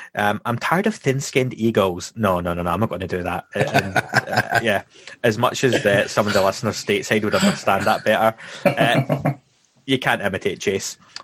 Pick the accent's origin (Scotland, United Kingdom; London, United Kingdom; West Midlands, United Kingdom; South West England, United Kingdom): Scotland, United Kingdom; my background and where I'm from Scotland